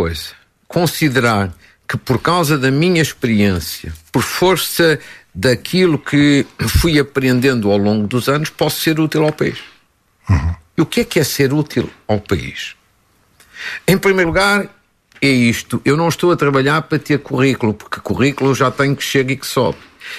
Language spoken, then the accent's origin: Portuguese; Fafe, Norte, Portugal; É a minha terra. E, portanto, eu entendi que para ser genuíno, autêntico, eu tinha que apresentar a candidatura na minha terra.